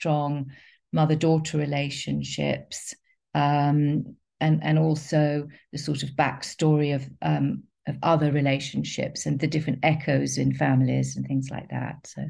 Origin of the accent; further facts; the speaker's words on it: London, United Kingdom; I grew up in North London and East London